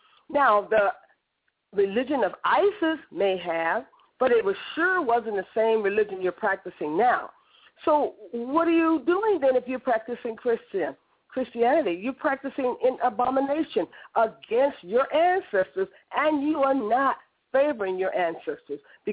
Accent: Nigeria; Now, I am from the Yoruba tribe

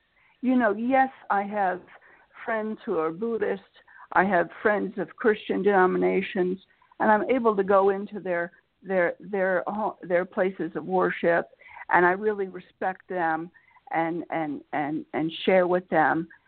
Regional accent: Florida, United States; As a teenager, I was growing up in Florida, and luck would have it, in the town or near the town where I went to high school and college in Florida

